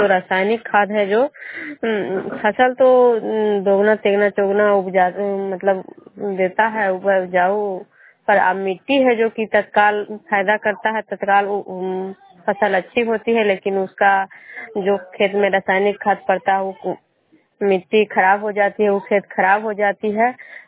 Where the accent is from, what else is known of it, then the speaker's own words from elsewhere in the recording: Nalanda, Bihar, India; मैं विष्णुपुर ग्राम खजुरा पंचायत नालंदा जिला नगर नवसा प्रखंड के निवासी हूँ।